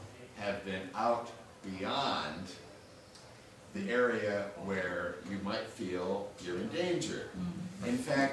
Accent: Indianapolis, Indiana, United States; I'm from Indianapolis, and our most popular biking trail in Indianapolis cuts across all the different kinds of neighborhoods.

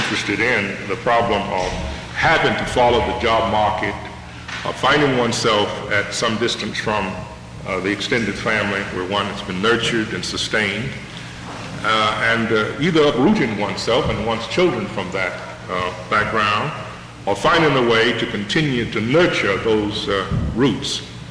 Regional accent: North Carolina, United States; When I started teaching, I was in my home state, North Carolina, and then I moved to Washington. And North Carolina happens to be my home state and my wife's home state.

